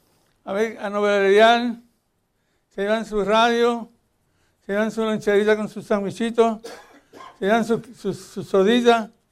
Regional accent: Cataño, Puerto Rico; yo me crié en un pueblito en Puerto Rico que se llama Cataño, que es frente a la bahía de San Juan. Y ahí hay playa por todos los lados.

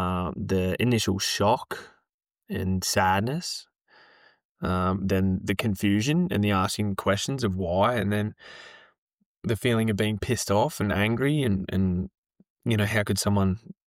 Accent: Sydney, New South Wales, Australia; I am originally from Sydney in the western suburbs of Sydney in New South Wales.

